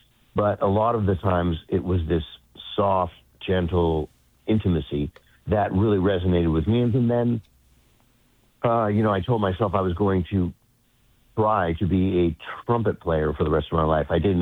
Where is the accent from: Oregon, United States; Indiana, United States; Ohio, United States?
Oregon, United States; Corvallis; Well, I grew up in Corvallis, Oregon, which was about 80 miles south of Portland.